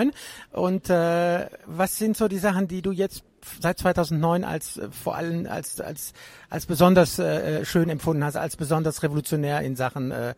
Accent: Luxembourg; Ja, genau so ist es auch, glaube ich, bei uns in Luxemburg und anderswo in Europa.

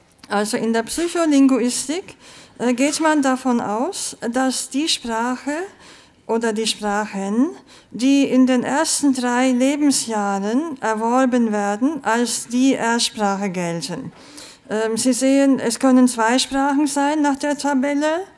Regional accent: Turkey; also born or lived in Germany; Ich zum Beispiel bin auch in einem bilingualen Elternhaus aufgewachsen. Meine Mutter kommt aus Deutschland, ich bin in der Türkei aufgewachsen mit Deutsch und Türkisch.

